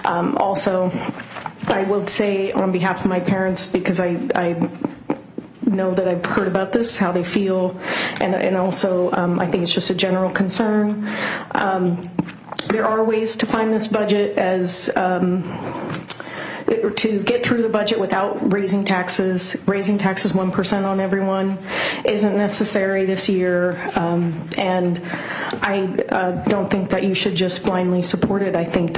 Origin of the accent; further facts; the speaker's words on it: Black Diamond, Washington, United States; now in Bellevue, United States; I'm from Bellevue, and originally from Black Diamond.